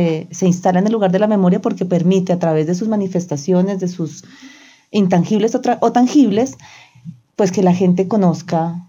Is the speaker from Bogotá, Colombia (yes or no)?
yes; Bogotá, Colombia; Porque pues yo soy bogotana y la ciudad para mí es un referente importante.